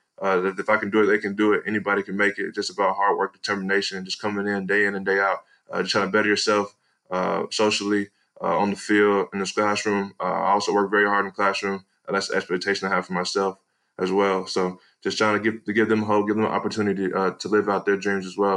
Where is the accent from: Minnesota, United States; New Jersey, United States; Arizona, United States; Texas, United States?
Texas, United States; Edgewood; I'm originally from East Texas, Edgewood, Texas.